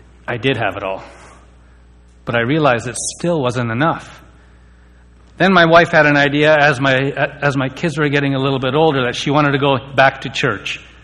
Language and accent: English; Canada; also born or lived in New Delhi, India; born in New Delhi, India. And my family is from a Hindu background. And when I was about a year old, it was my mom and dad and my older brother. We moved to Canada. And that's where we settled.